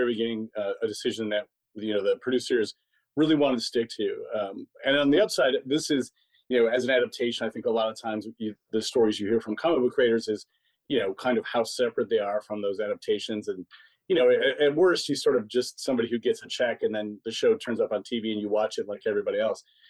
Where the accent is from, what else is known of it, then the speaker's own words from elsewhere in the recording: Wausau, Wisconsin, United States; And I grew up in the Wausau area. I still go back there for holidays and stuff. I have family there.